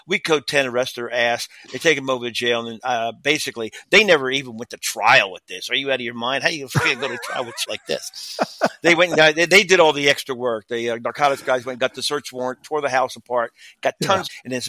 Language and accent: English; New Jersey, United States; So, basically I grew up in South Jersey, south of Trenton, and, suburb of Philadelphia, farmland for most part.